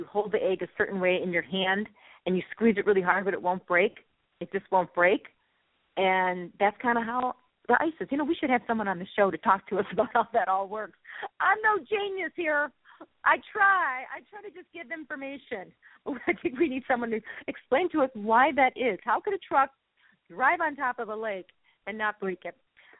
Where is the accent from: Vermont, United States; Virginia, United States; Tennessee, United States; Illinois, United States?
Illinois, United States; Chicago; You know, I'm from Chicago, Northwest Side, and, you know, as a kid, we would go up to Wisconsin every summer for 2 weeks